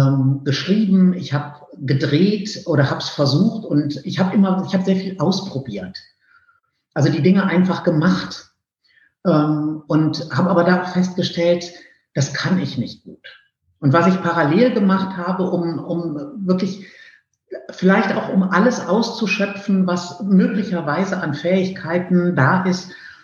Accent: Rhineland, Germany; born there; now in Berlin, Germany; Ich komme gebürtig aus dem Rheinland

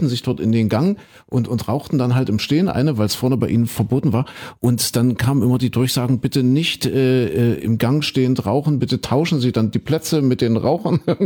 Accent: Germany; ich bin ja ein Kind der DDR, da wurde im Flugzeug noch geraucht.

